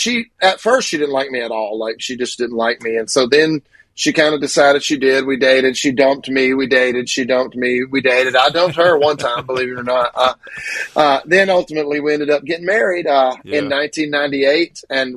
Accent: Grenada, Mississippi, United States; born there; And so I was born in Grenada, Mississippi.

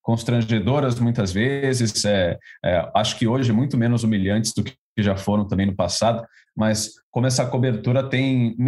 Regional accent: São Paulo, Brazil; Eu que sou de São Paulo

